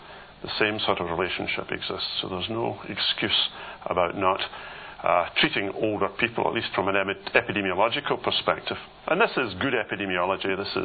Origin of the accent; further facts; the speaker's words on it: Glasgow, Scotland, United Kingdom; And of course I come from Glasgow